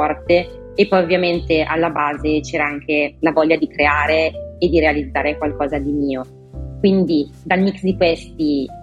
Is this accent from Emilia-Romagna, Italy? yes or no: no; Lombardy, Italy; pensavo a quanto fossero belli e alla fortuna anche di essere nata in un territorio così. La Franciacorta è già una zona molto nota